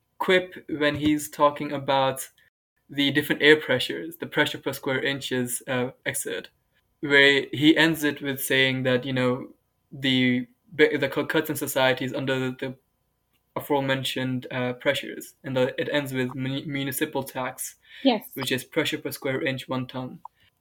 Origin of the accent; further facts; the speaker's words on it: Pakistan; So I know, as a Pakistani person, Urdu is not seen as a scientific language either.